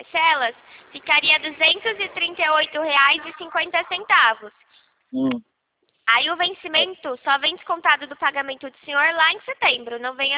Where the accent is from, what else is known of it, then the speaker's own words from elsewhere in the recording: Rio Claro, São Paulo, Brazil; Eu falo de Rio Claro, São Paulo.